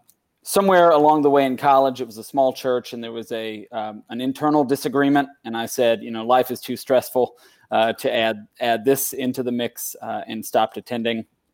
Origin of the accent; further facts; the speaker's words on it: Murfreesboro, Tennessee, United States; born there; So I was born in outside Nashville, Tennessee, in a suburban community called Murfreesboro. It is in one of the fastest growing counties in Tennessee.